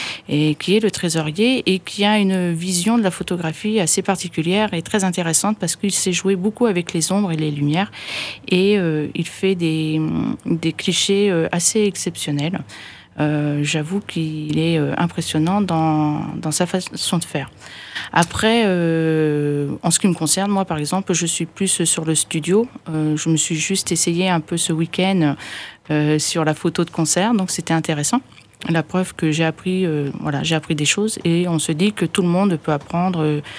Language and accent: French; Sainte-Croix, Occitanie, France; Moi je suis de Sainte-Croix